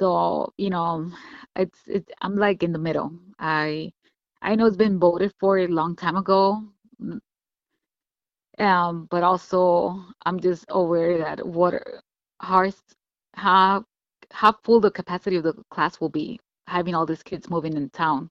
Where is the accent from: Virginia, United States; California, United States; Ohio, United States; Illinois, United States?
Illinois, United States; Chicago; now in Spokane, United States; Like I said, I'm from Chicago, so I'm familiar with the situation.